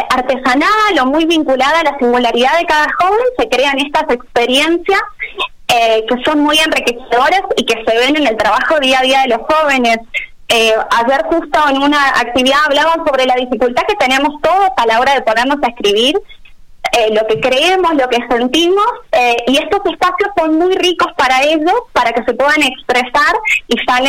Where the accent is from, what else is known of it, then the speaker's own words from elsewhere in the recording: Argentina; now in Colombia; como verán por mi acento, yo soy argentina, y me mudé a Colombia hace 2 años